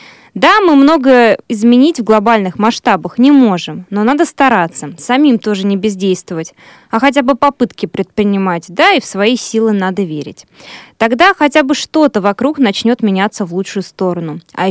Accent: Kaluga, Kaluga Oblast, Russia; а это мой родной край, живу я в Калуге

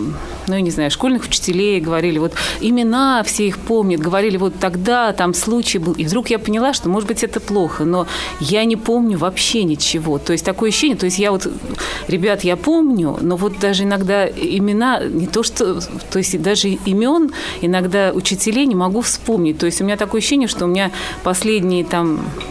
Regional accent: Moscow, Russia; где я москвичка, родилась в Москве.

